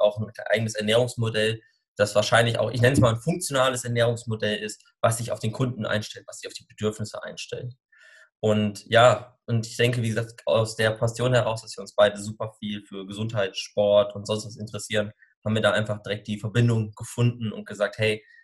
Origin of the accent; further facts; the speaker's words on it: North Rhine-Westphalia, Germany; ich komme aus ursprünglich aus dem Ruhrgebiet, bin knapp 30, noch nicht ganz.